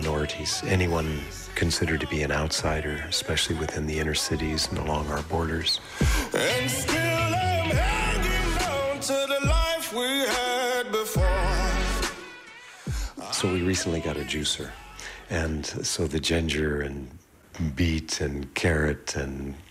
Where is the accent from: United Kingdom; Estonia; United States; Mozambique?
United States; Santa Fe, New Mexico; from Santa Fe, New Mexico, a sculptor working in the U.S. for 45 years.